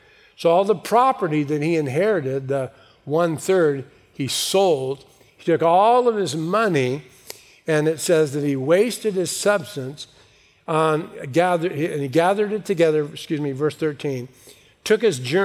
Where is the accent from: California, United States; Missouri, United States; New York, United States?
California, United States; San Bernardino; I grew up in San Bernardino. Ever been to San Bernardino? All I wanted to do was get out of San Bernardino.